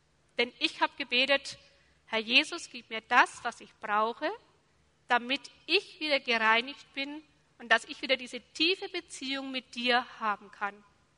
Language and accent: German; Gundelsheim, Germany; born there; Eine Woche drauf hatte ich einen Vortrag in Gundelsheim, wo ich geboren bin.